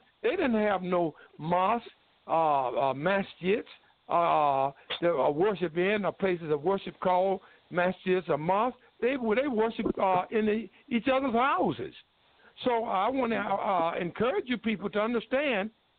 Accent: Durham, North Carolina, United States; seen me walking out in the streets my hometown in Durham, North Carolina, and you've known me to work all over North Carolina

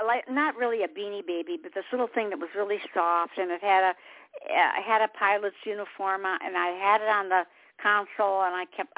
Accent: Detroit, Michigan, United States; now in South Carolina, United States; I'm from Detroit. I always tell everybody, land of ice and snow. I didn't like it there. We always came to the South, always. I'm in South Carolina.

